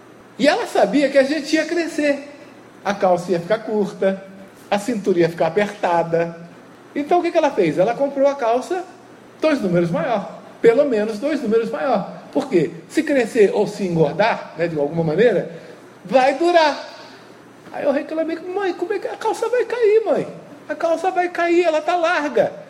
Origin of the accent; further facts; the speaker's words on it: Rio de Janeiro, Brazil; Porque eu sou do Rio de Janeiro, não sou carioca, mas sou do Rio.